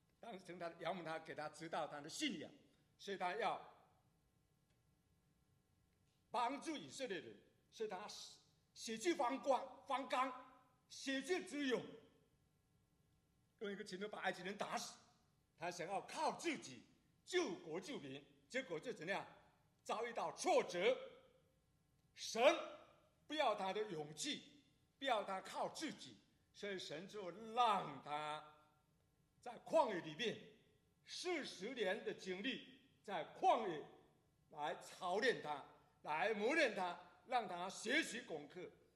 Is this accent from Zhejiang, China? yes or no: no; Fujian, China; also born or lived in Hong Kong / Gold Coast, Australia; now in Perth, Australia; 我是来自中国福建，我是生长在福建，我是在福建信耶稣，我75年在福建信耶稣，79年从福建到香港